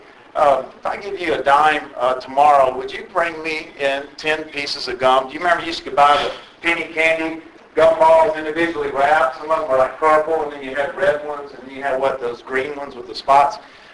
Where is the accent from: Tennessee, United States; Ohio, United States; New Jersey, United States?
Tennessee, United States; They lived on 8 acres. We grew up in West Tennessee.